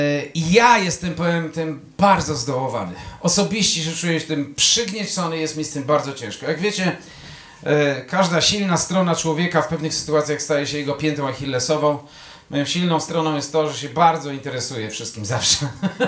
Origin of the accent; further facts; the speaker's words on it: Elbląg, Warmian-Masurian Voivodeship, Poland; born there; urodziłem się w rodzinie polskiej. Pierwszy język to był polski. Urodziłem się w Elblągu, mieście w Polsce.